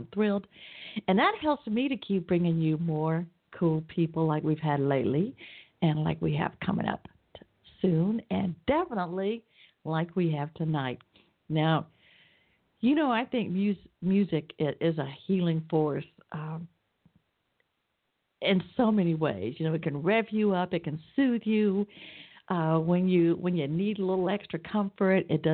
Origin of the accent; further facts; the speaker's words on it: Atlanta, Georgia, United States; You might even tell from my accent I'm down here in Atlanta, Georgia.